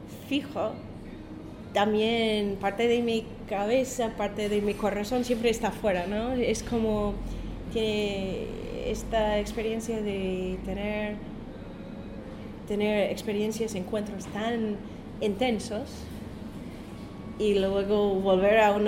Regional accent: United States; Spanish is a second language; todos vivimos en Washington y yo soy la única norteamericana allá.

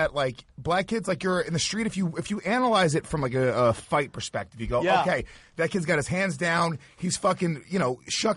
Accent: New York, United States; I grew up in the suburbs like Mickey. We grew up in kind of the same environment. Rockland County, New York is just like Bergen County, Jersey.

